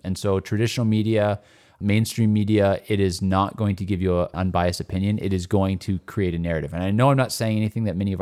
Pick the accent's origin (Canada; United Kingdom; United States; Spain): Canada; American listeners know this. You actually can't share unverified news articles on social media. So as a Canadian